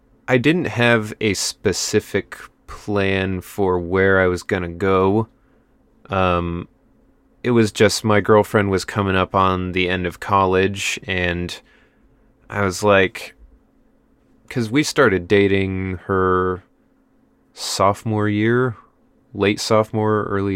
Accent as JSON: {"language": "English", "region": "Midwest", "country": "United States", "tie": "born or raised there", "said": "We grew up in the Midwest, where most of your cousins live within like a couple hours of you."}